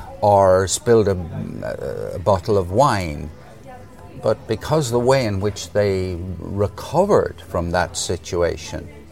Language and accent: English; Limerick, Munster, Ireland; born there; moved away; also born or lived in United Kingdom; I'm an Irish guy born in Limerick who spent 30 years in the UK and is still in business.